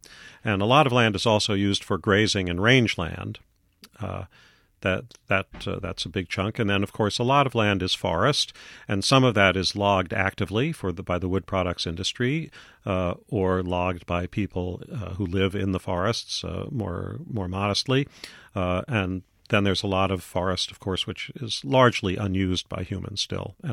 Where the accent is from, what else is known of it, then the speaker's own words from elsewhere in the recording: Manhattan, New York, United States; I come from Manhattan, and of course I'm a believer in vertical cities.